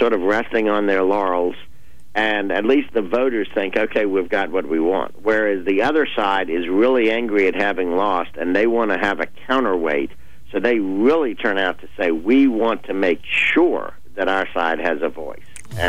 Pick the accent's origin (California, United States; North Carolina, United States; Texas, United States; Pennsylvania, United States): Pennsylvania, United States; Philadelphia; It's a time honored tradition in big Democratic controlled cities like Chicago and my hometown, Philadelphia, to do precisely what they're doing.